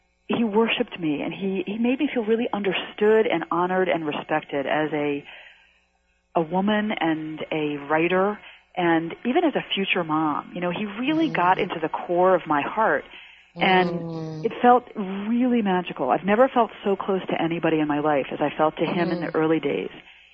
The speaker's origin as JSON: {"language": "English", "town": "Washington", "region": "District of Columbia", "country": "United States", "tie": "born or raised there", "said": "I grew up in Washington, D.C., and my mom was a teacher and my dad was a lawyer."}